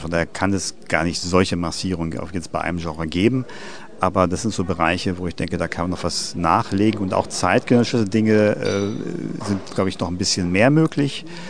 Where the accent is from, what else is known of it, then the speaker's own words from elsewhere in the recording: Langenhagen, Lower Saxony, Germany; zunächst einmal komme ich ja aus der Gegend. Ich bin ja in Langenhagen geboren, von da ist es sozusagen eine Rückkehr in die Heimat nach 20 Jahren süddeutscher Diaspora.